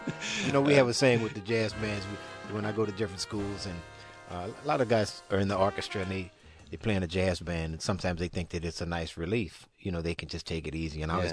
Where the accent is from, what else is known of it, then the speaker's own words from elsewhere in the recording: New Orleans, Louisiana, United States; Yeah, well, you know, in growing up in New Orleans, we have a lot of musical families.